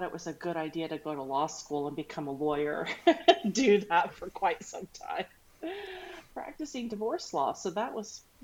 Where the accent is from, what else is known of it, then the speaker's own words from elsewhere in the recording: Ohio, United States; born there; Yeah, I was born in Ohio, and but I haven't lived there for a long, long time. But it's the place of my birth.